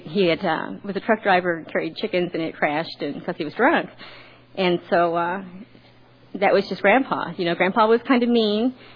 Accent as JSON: {"language": "English", "town": "Belton", "region": "Missouri", "country": "United States", "tie": "born or raised there", "said": "I grew up in Kansas City, Missouri, in a little town called Belton, which is just south of the city."}